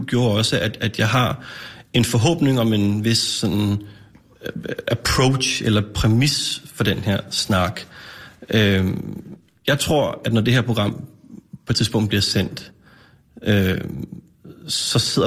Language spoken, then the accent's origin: Danish; Copenhagen, Capital Region of Denmark, Denmark; min opvækst og mit liv i urbanplanen på Amager, et socialt boligbyggeri, og så et socialt udsat område, i hvert fald den periode, hvor jeg voksede op i 90'erne og 00'erne.